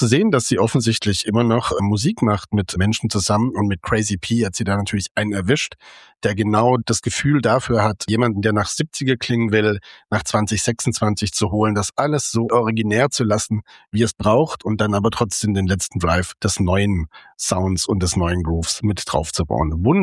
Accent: Baden-Württemberg, Germany; Ich als Schwabe

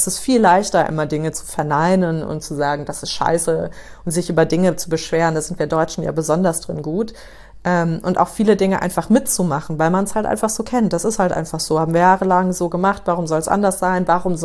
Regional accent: New York, United States; also born or lived in Frankfurt; Ich bin ja in New York aufgewachsen, also für die, die mich nicht kennen, ich bin ursprünglich aus Frankfurt, also in Frankfurt geboren, aber in New York aufgewachsen. Und Amerika ist für mich so eigentlich mein Heimatland.

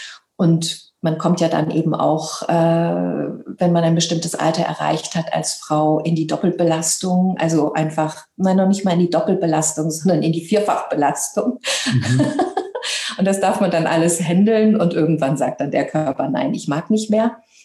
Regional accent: Hanau, Hesse, Germany; also born or lived in Libya; deutsche Mama, deswegen ist das eben auch meine Muttersprache und es hat mich eben auch in dieses Land geführt. Wir sind damals halt eben auch geflüchtet und ich habe dann meine Jugend und eben auch mein Abitur in Hanau gemacht, in Hessen

